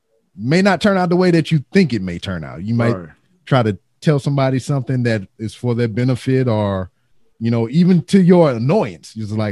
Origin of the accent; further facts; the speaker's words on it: Louisiana, United States; his LSU hat, which I was kind of mad at because I'm from Louisiana and I'm a fan.